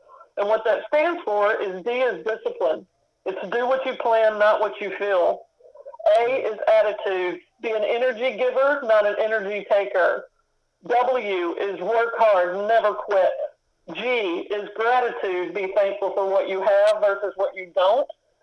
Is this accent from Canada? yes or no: no; Hope, Arkansas, United States; And I grew up in Hope, Arkansas on a 9-hole golf course and played at the University of Texas.